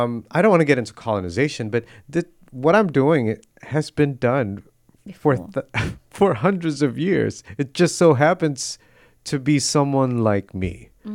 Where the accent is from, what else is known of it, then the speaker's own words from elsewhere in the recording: Chicago, Illinois, United States; And I'm like, I'm from Chicago.